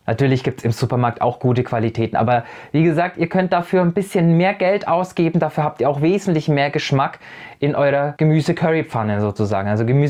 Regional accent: Bavaria, Germany; ich komme ja aus Franken

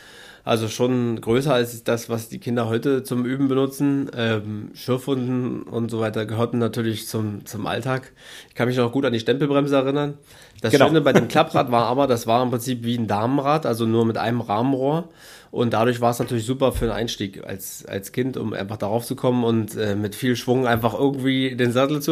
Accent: Berlin, Germany; Also ich bin damals in Berlin aufgewachsen und dort war Fahrradfahren so ein bisschen Freiheit.

